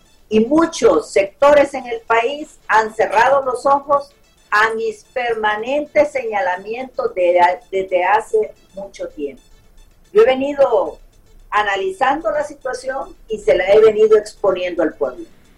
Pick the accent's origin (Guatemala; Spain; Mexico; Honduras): Honduras; como liberal y como hondureña ya tengo